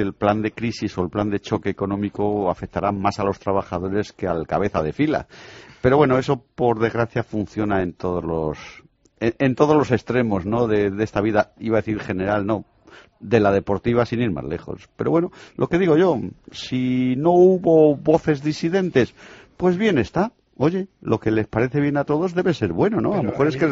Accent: León, Castile and León, Spain; yo, como Cazurro Leonés

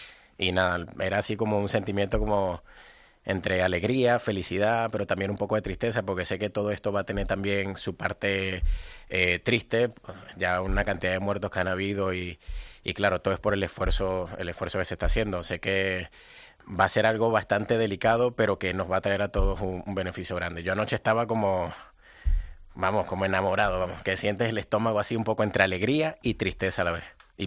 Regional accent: Valencia, Carabobo, Venezuela; yo vengo de la ciudad de Valencia

